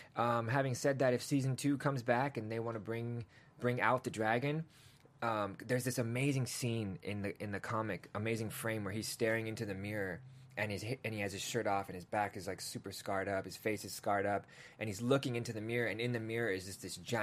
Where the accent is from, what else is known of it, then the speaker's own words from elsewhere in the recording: England, United Kingdom; born there; I was born in England, man. We just traveled around a lot.